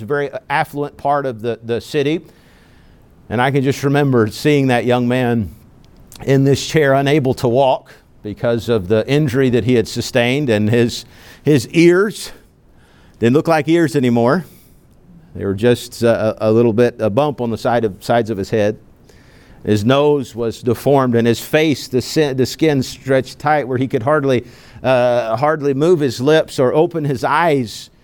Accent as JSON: {"language": "English", "country": "China", "tie": "born or raised there", "second_language": "English", "said": "Growing up in China, it's in a third world country that it was, it seems to be ever changing and ever modernizing. The China that is now is not really the China that I knew as a boy."}